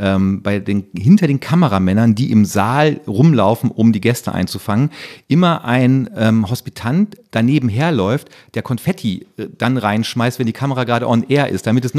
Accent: North Rhine-Westphalia, Germany; Ich bin Ostwestfale

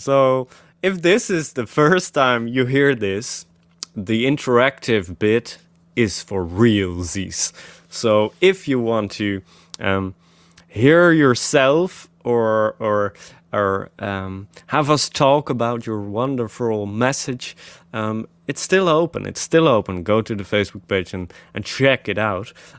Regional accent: Netherlands; I'm from Netherlands, the guys that never could be together, you know.

